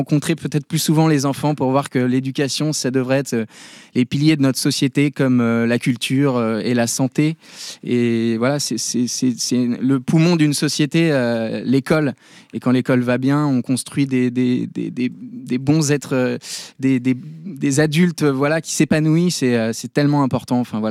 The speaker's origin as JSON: {"language": "French", "region": "Nouvelle-Aquitaine", "country": "France", "tie": "born or raised there", "said": "j'ai grandi dans la Creuse et on allait faire une virée familiale dans la ville à côté."}